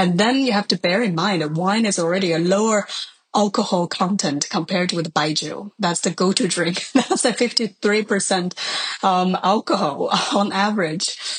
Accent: China; Growing up in China, like, wine is not part of the culture.

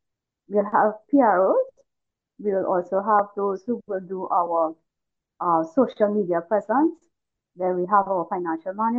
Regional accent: Trinidad & Tobago; I am from Trinidad and Tobago, currently in my final year reading for a BSc in Youth Development Work.

